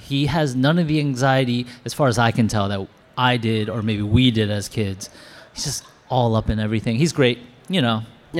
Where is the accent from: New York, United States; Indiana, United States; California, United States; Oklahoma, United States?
New York, United States; Edgemont; also born or lived in Queens; I kind of grew up here. I was born in Queens and then spent my kid years in Edgemont, but my father worked at the UN and my mom worked at NYU, so I was just constantly down here.